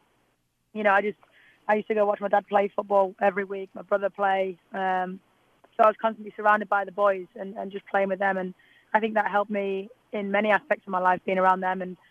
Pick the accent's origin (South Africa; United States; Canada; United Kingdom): United Kingdom; England; growing up in England, it was only ever football.